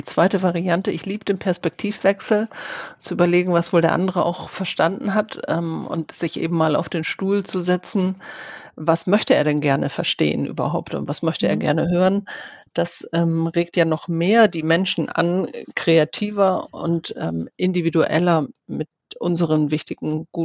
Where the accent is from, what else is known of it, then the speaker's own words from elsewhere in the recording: Hemmoor, Lower Saxony, Germany; Ich komme zwar aus Hemmoor, aber ich würde dann auf jeden Fall eher am Deich gehen.